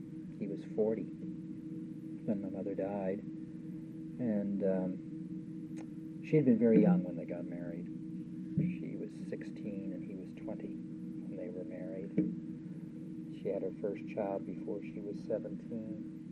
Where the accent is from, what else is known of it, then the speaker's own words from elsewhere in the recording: Butler, Pennsylvania, United States; born there; I was born in Butler, Pennsylvania on May 7th, 1921. And I was the middle of six children.